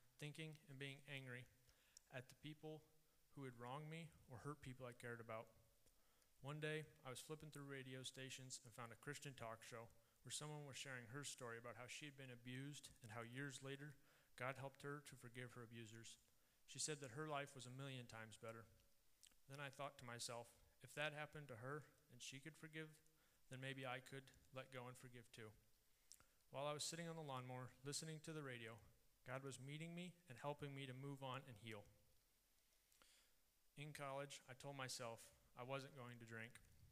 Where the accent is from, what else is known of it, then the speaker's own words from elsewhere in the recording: Hudson, Iowa, United States; I'm a sophomore at UNI. I'm from Hudson, Iowa.